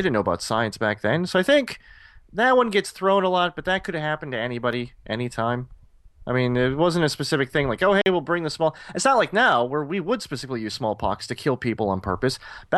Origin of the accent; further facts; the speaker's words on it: Michigan, United States; moved away; being an American living here, we did some horrible things.